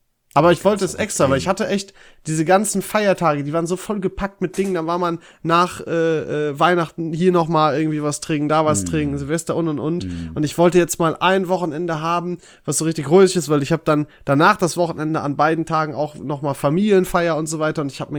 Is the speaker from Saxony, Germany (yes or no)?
no; Dorsten, North Rhine-Westphalia, Germany; Aber ich war ja in Dorsten, in meiner Heimat.